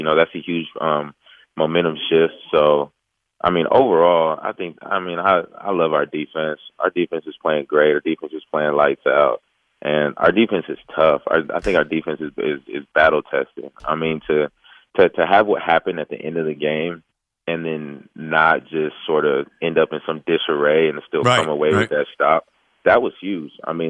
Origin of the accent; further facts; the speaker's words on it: Dallas, Texas, United States; Loved every second of it. I'm from Dallas. I loved every second.